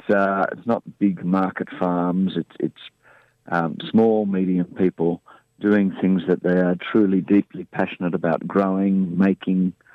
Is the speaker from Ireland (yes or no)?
no; Sydney, New South Wales, Australia; Well, I grew up in Sydney and got involved in agriculture